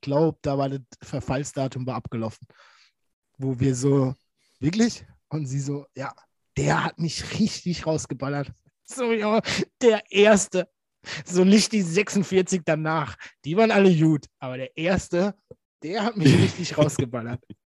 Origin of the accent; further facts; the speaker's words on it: Baden-Württemberg, Germany; wir sind ja Schwabe